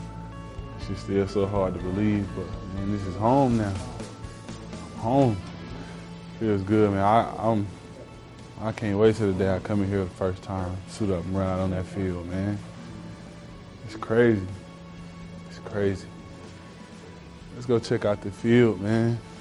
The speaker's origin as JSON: {"language": "English", "town": "Moultrie", "region": "Georgia", "country": "United States", "said": "I mean, it was one of the best feelings I ever had because, you know, I'm from Moultrie."}